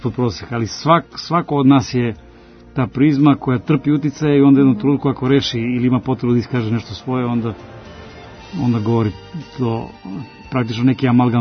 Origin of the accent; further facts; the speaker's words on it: Eastern Serbia, Serbia; Ja sam poreklom Boranin iz istočne Srbije, ja volim taj svoj narod sa kojim sam odrastao i volim tu muziku koju sam slušao kao klinac.